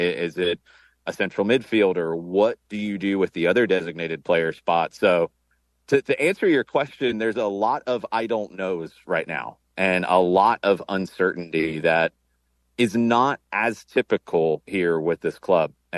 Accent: Atlanta, Georgia, United States; I'm obviously going to be biased because this is my hometown and I've been in soccer in Atlanta.

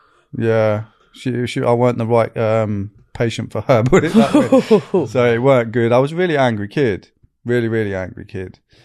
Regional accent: Northern England, United Kingdom; accent: Northern; like a Yorkshire accent and I've got a Northern accent. Don't mix. So I was getting terrorized for my accent.

